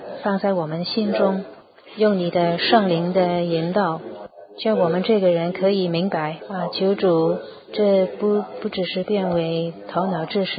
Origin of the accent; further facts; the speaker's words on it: San Francisco, California, United States; now in United Kingdom; 我是从美国三藩市来的。